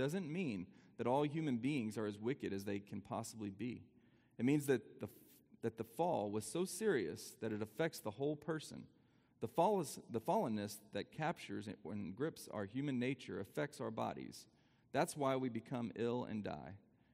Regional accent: United States; it's hard as an American, as a free man, to really consider what it would be like to be a slave

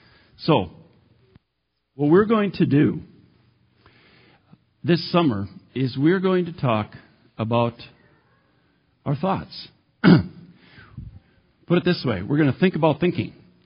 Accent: Embarrass, Minnesota, United States; And I said, no, I'm from Embarrass. And he says, is that an experience? And I said, no, that's the town where I live.

